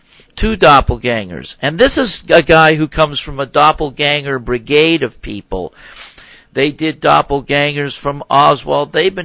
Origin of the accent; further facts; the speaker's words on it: Canada; as a Canadian, I'm going to say one thing.